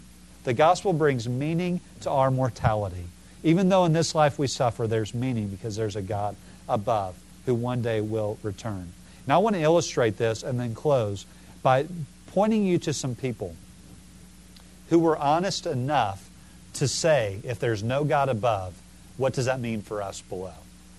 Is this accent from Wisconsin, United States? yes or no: no; Illinois, United States; I'm from Illinois, and the last time I was back there, I saw in Chicago there was a Beckett play.